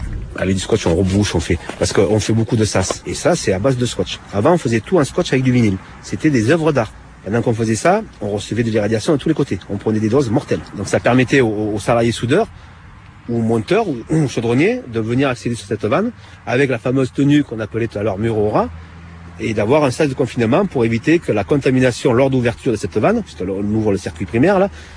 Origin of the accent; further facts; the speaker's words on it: Bollène, Provence-Alpes-Côte d'Azur, France; moi je suis natif de Bolène. Bolène, c'est la ville limitrophe de la centrale Tricastin.